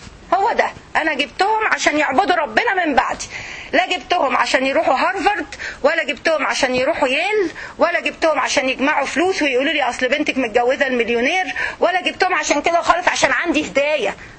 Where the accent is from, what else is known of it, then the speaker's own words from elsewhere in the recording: Egypt; إحنا عندنا في مصر بيقولوا الشيشة